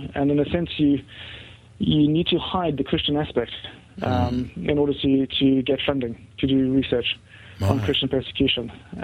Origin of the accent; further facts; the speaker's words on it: South Africa; I would go back to my time as a South African growing up under apartheid and really experiencing an unjust system